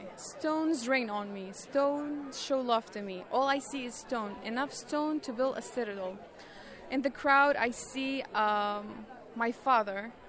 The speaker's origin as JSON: {"language": "English", "town": "Sulaymaniyah", "region": "Kurdistan Region", "country": "Iraq", "said": "I'm 24 years old. I'm from Iraq, mainly from the Kurdistan region in Iraq. I live in a beautiful city that's called Suleymaniye City."}